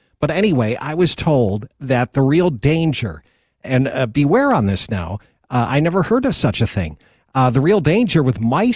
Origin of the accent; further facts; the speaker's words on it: Rochester, New York, United States; now in Reno, United States; Ben's sells my hometown beer, Genesee, from Rochester, New York.